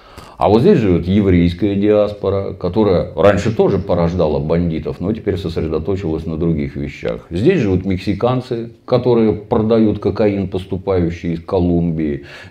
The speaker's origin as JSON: {"language": "Russian", "region": "Saint Petersburg", "country": "Russia", "tie": "born or raised there", "said": "Я там родился и вырос в Купчино."}